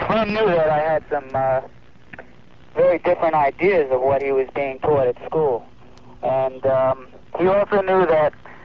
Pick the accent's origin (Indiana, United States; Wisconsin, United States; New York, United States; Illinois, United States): New York, United States; Long Island; I'm from Long Island, New York.